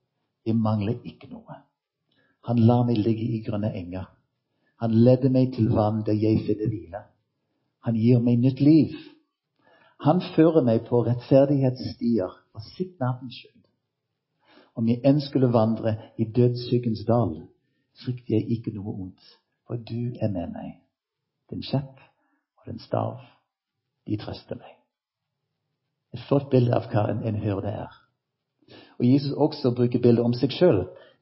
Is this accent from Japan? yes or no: yes; Japan; Norwegian is a second language; moved away as an adult; also born or lived in United States; now in Norway; Jeg er født i Japan, faktisk av amerikanske misjonærforeldre. Vokste opp i Japan og i USA. Kom til Norge da jeg var 22 år for å jobbe som musiker i symfoniorkestret i Stavanger.